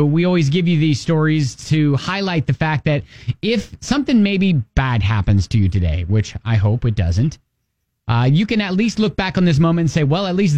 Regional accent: Ohio, United States; Yeah, so this out of my home state of Ohio

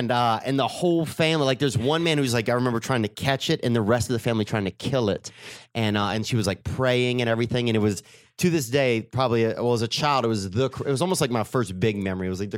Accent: Covington, Louisiana, United States; From Covington, Louisiana. It's like north of New Orleans across Lake Pontchartrain.

